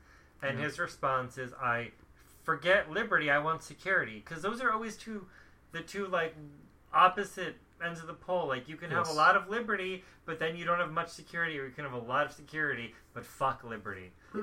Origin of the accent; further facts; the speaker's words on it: United States; Yeah, as an American, I never felt more American than I did September 12th.